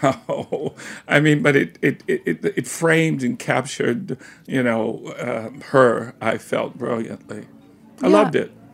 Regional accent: the South, United States; now in New York, United States; before I grew up in the South, so I grew up in open plains and lots of room and space. And the greatest argument when I moved to New York

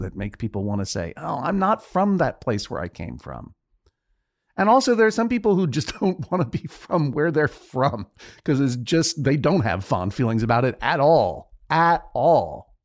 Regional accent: Boston, Massachusetts, United States; born there; I was born in Boston

